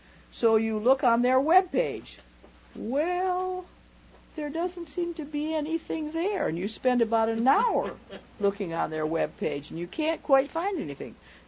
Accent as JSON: {"language": "English", "region": "Michigan", "country": "United States", "said": "She's a friend of mine. I'm from Michigan originally, too."}